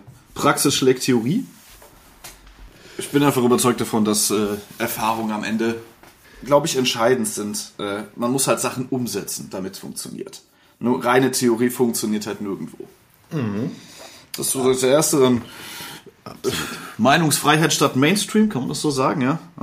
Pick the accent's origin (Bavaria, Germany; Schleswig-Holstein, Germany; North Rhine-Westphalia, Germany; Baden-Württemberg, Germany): North Rhine-Westphalia, Germany; Bergisch Gladbach; und bin natürlich auch hier aufgewachsen, ich komme ursprünglich gebürtig aus Bergisch Gladbach. Das ist so, mit der Bahn sind 17 Minuten bis zum Hauptbahnhof.